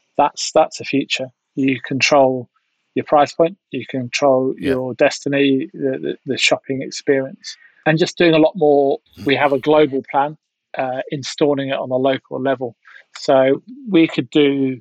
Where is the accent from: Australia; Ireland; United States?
Australia; However, I am still an Aussie now, apart from sport.